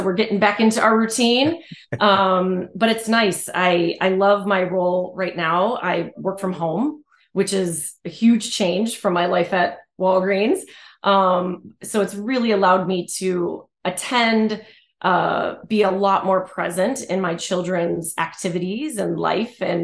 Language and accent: English; Buffalo, New York, United States; also born or lived in Arizona, United States; You know, like I said, I'm from Buffalo, New York, went to college in Buffalo at Canisius College.